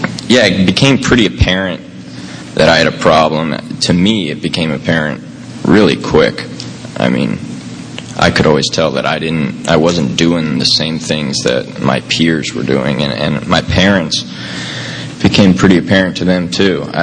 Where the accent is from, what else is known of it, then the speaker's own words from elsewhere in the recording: Tampa, Florida, United States; born there; I was born here in Tampa, and I'm 20 years old, so this was only 20 years ago.